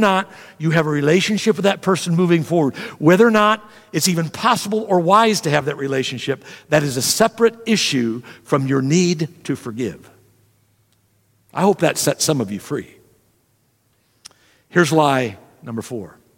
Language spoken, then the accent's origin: English; Archbold, Ohio, United States; He was a farmer in Archbold, Ohio, my hometown.